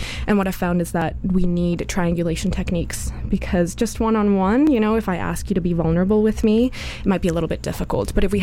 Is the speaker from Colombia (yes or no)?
yes; Bogotá, Colombia; moved away as an adult; I am originally from Bogota, Colombia, so I've been here for about 6 years now.